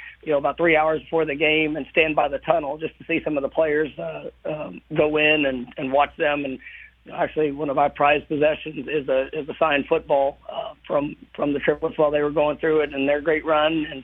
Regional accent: Dallas, Texas, United States; But no, it was definitely a special experience for you know, a boy growing up in Dallas.

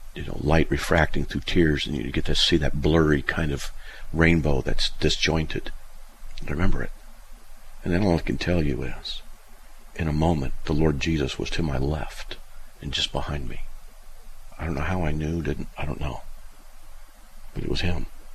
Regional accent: California, United States; now in Idaho, United States; Where are you in California? Because I'm from California.

